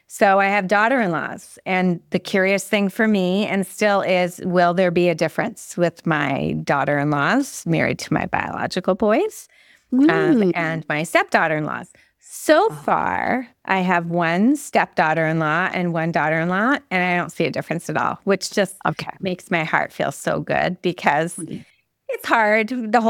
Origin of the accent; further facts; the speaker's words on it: Montreal, Quebec, Canada; So I grew up in Montreal in Quebec, and have you heard famous Montreal smoked meat?